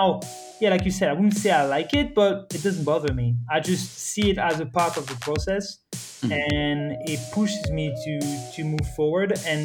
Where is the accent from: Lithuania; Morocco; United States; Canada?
Morocco; I was born and raised in Morocco, but I'm actually French.